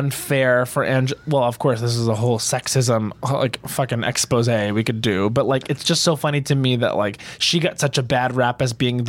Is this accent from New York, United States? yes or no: yes; New York, United States; So I'm from Long Island, so like